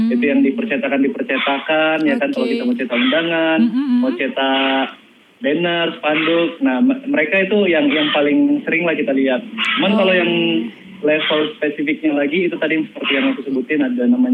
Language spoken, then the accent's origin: Indonesian; Galang, Indonesia; Aku juga di kampung aku di Galang